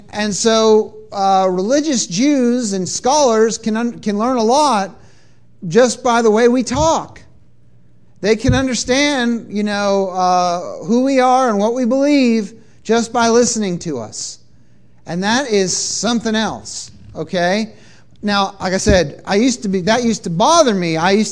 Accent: United States; I'm an American Jew. I don't speak like an Israeli, and I don't try to, for the most part. I read Hebrew as an American Jew.

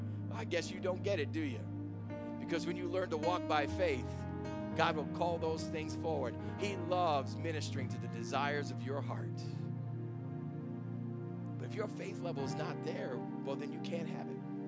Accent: Phillipston, Massachusetts, United States; And one day I decided to tell them where I came from. I came from Phillipston, Massachusetts. A little town, everybody knows your business. Outside of Boston.

